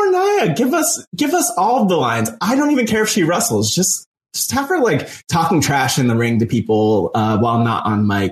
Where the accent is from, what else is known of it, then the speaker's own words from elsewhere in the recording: New Jersey, United States; growing up in North Jersey indie wrestling scene